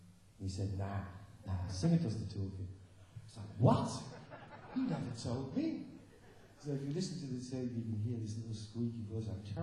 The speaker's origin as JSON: {"language": "English", "region": "London", "country": "United Kingdom", "tie": "born or raised there", "said": "Thank you very much, London, my hometown."}